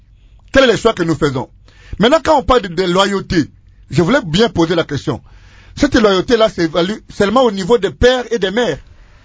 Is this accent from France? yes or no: no; DR Congo; Nous sommes des Congolais. Ce qui doit primer dans nos rapports avec l'État, c'est la loyauté et notre engagement républicain.